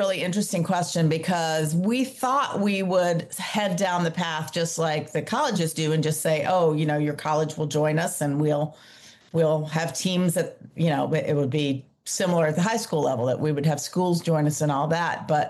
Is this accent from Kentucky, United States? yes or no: no; Atlanta, Georgia, United States; Yeah. I grew up in Atlanta.